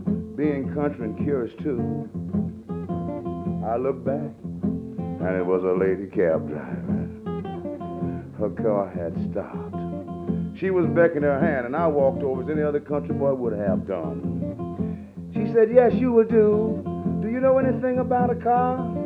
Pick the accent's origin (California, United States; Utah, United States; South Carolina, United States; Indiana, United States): California, United States; also born or lived in New York City; And I'm not a New Yorker anymore. I'm a country boy from California.